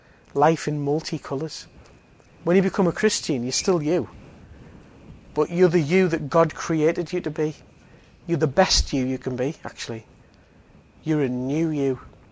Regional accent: Billingham, North East England, United Kingdom; But I remember I was 8, we grew up in Billingham, and we first got a colour television.

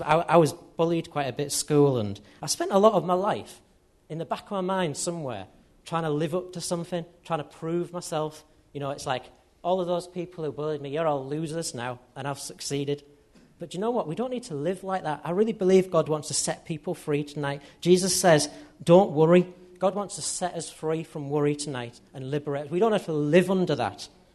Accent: United Kingdom; As British people in Western society

